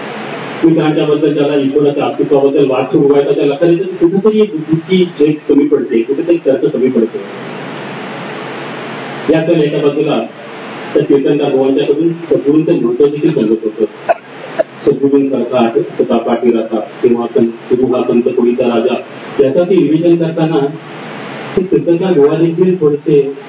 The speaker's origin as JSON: {"language": "Marathi", "town": "Kolhapur", "region": "Maharashtra", "country": "India", "tie": "born or raised there", "said": "माझं बालपण माझं शालेय शिक्षण कोल्हापूर इथे गेलं."}